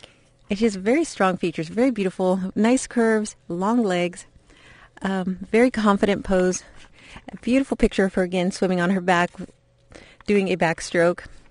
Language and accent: English; Laos; the problem of unexploded ordnance in my home country of Laos.